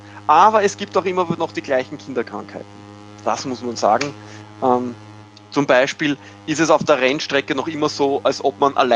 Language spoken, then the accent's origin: German; Austria; Das macht mir als Österreicher natürlich sehr viel Spaß, mit der KTM am Red Bull Ring herumzuheizen.